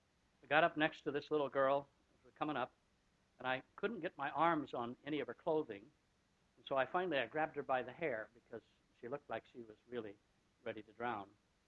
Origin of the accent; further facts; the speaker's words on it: United States; I come from the Bitterroot Mountains, where I think the most prominent piece of water we had up there was a creek.